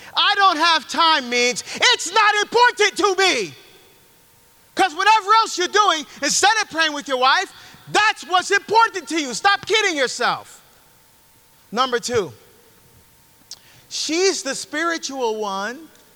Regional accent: New Jersey, United States; I'm from Jersey, right? Meat and potatoes Catholic, man. Meat and potatoes Catholic.

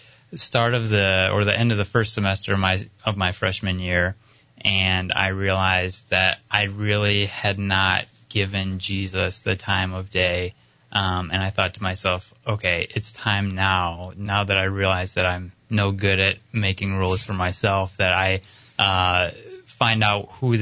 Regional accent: Detroit, Michigan, United States; Well, I grew up in the Detroit area.

